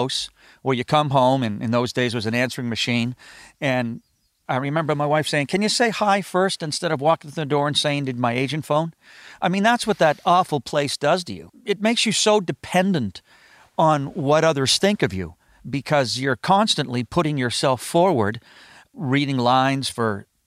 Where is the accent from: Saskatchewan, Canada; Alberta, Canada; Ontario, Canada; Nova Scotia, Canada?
Nova Scotia, Canada; Halifax; And I had a great set of friends growing up in Halifax.